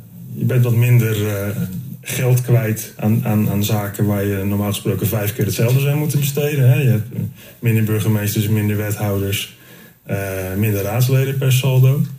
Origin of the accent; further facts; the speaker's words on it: Krimpen aan de Lek, South Holland, Netherlands; Om een voorbeeld te noemen, ik kom uit Krimpende Lek.